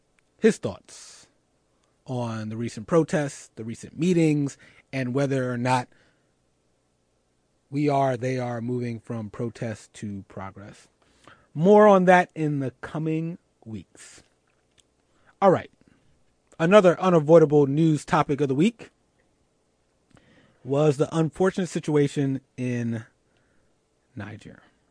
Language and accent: English; Philadelphia, Pennsylvania, United States; who is an NFL player for my hometown, Philadelphia Eagles